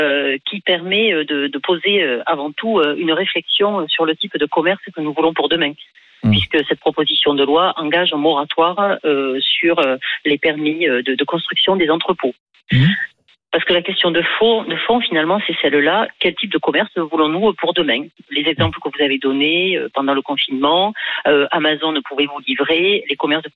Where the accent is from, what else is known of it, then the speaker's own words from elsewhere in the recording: France; Je suis française, je pense en euros.